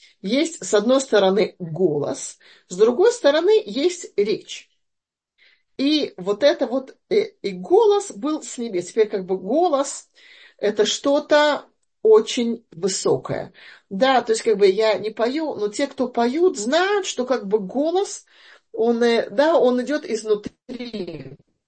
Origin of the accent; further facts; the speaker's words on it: Russia; я росла в России, да, вообще в Советском Союзе